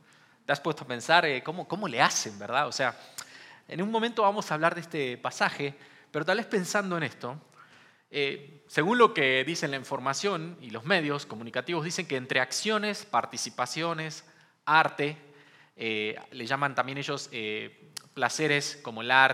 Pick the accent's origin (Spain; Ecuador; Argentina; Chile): Argentina; Hace un par de días nomás, soy argentino, como saben